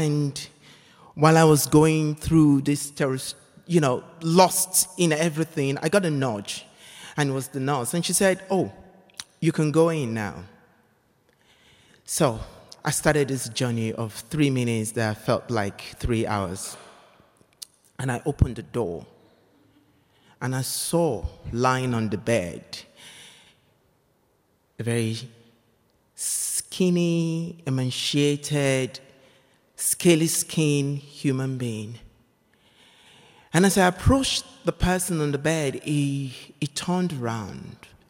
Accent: Nigeria; I come from Nigeria, right? Where all HIV prevention messages are targeted at heterosexuals.

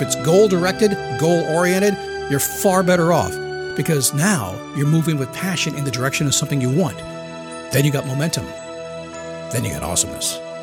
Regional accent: Manassas, Virginia, United States; Listen, half the classmates I went to up in Virginia, I grew up in Manassas, Virginia.

